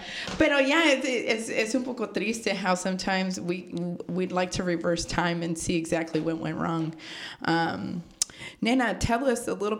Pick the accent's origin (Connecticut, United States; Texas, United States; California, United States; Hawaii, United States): California, United States; Vallejo; I mean, same, I grew up in Vallejo.